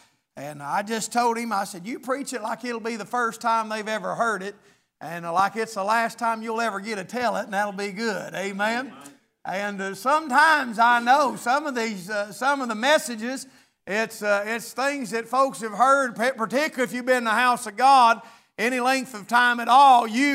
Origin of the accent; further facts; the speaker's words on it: United States; You got to remember, I'm from Scott County, and we don't use words like that a lot.